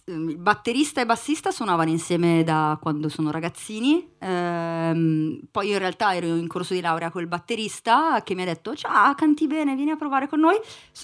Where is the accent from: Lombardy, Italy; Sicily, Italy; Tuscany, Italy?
Lombardy, Italy; siamo ormai siamo brianzoli. Poi in realtà siamo milanesi, carugatesi, bernareggesi, quindi Milano Interland.